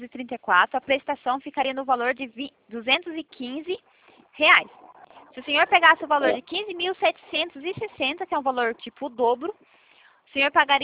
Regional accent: Itatiba, São Paulo, Brazil; Sou de Itatiba também.

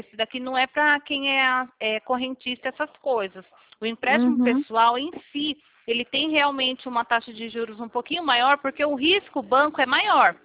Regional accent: Botujuru, São Paulo, Brazil; Eu sou de Botujuru. Mas eu trabalhava lá em Morato.

